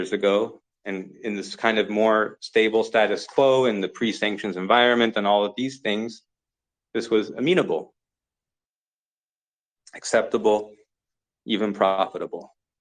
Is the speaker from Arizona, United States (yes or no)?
no; California, United States; So I'm from California. When I look west, I'm looking at Japan.